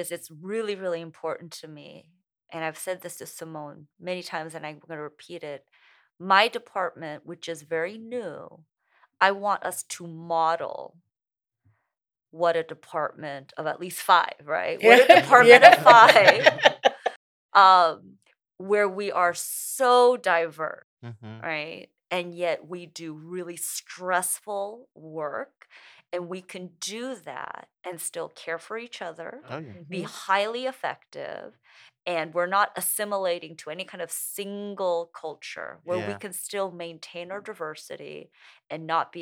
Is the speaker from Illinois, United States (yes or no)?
no; Portland, Oregon, United States; I also feel very, very comfortable going out to our diverse communities because I'm from Portland.